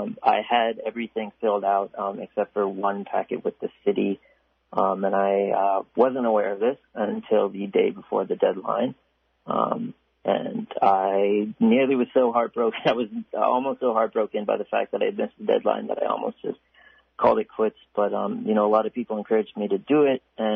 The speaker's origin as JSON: {"language": "English", "town": "Bethel", "country": "United States", "tie": "born or raised there", "said": "growing up in Bethel, that we're not represented"}